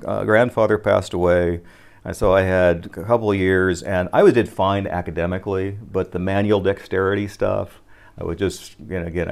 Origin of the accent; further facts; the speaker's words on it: United States; now in Japan; being a American judoka, coming over to Japan was the mecca of judo at that time.